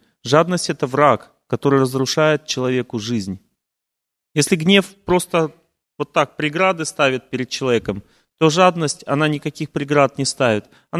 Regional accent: Russia; now in United States; я думал, я из России уехал. Я говорю, я в Америке

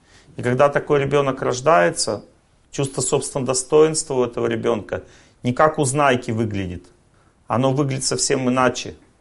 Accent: Serov, Sverdlovsk Oblast, Russia; born there; я когда был маленьким, я родился в Серове, здесь недалеко, несколько сот километров.

